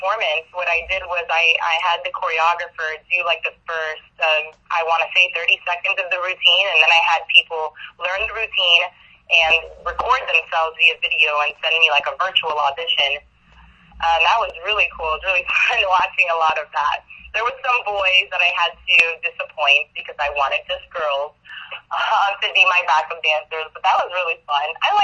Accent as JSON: {"language": "English", "town": "Miami", "region": "Florida", "country": "United States", "tie": "born or raised there", "said": "I'm Cuban. I grew up here in Miami. I've lived here all my life."}